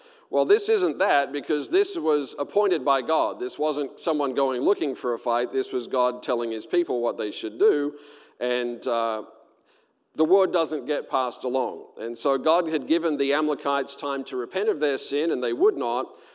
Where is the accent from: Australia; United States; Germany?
Australia; accent: southern; I have a real southern accent. I was born and raised in Australia, and so I'm from the good side.